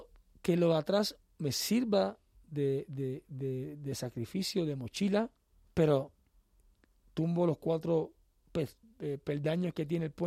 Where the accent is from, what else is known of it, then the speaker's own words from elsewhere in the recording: Cuba; now in Paris, France; salí de Cuba y llegué a París con mucha ilusión, como salen todos los cubanos con ganas de salir de Cuba